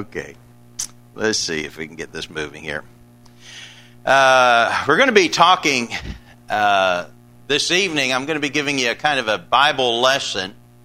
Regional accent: England, United Kingdom; growing up in England, we have our most predominant Christian religion over there is Church of England.

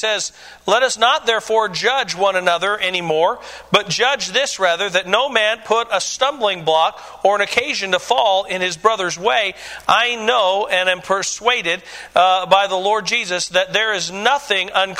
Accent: United States; It's my choice. I'm an American, amen?

